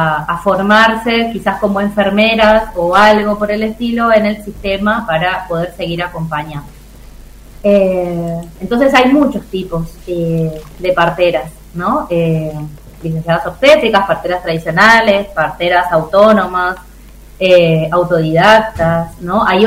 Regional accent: Tucumán, Argentina; now in Mendoza, Argentina; Yo soy tucumana, hace poco también que vivo acá en Mendoza

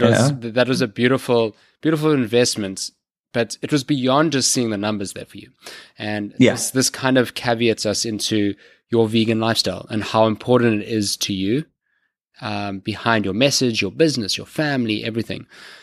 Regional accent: South Africa; outright that was telling in my home country, yeah, in South Africa.

